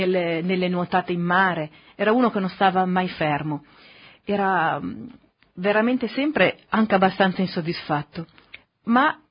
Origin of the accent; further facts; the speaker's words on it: Chiavari, Liguria, Italy; noi siamo liguri, di Chiavari, di Casarza Ligure